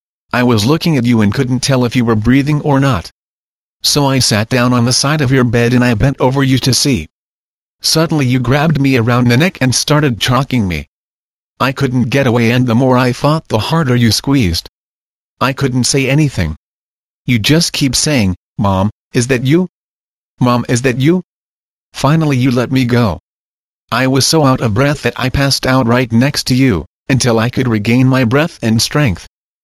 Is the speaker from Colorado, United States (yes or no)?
yes; Colorado Springs, Colorado, United States; also born or lived in Farmington, United States / Union Lake, United States; I am from Colorado Springs, Colorado. I am formerly from Farmington and Union Lake in the state of Michigan.